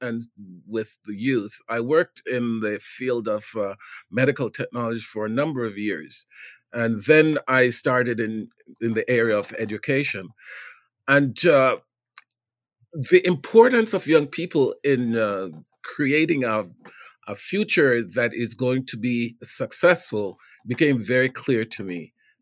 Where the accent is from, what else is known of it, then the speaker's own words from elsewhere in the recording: Jamaica; now in Canada; And I grew up in Jamaica